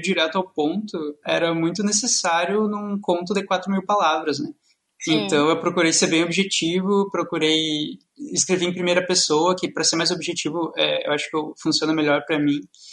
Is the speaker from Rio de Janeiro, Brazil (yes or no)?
no; Santa Maria, Rio Grande do Sul, Brazil; Eu sou da Santa Maria, Rio Grande do Sul.